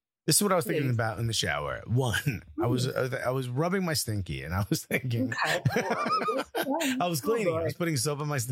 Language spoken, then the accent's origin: English; Miami, Florida, United States; born there; I was born in Miami, so I'll claim it for this.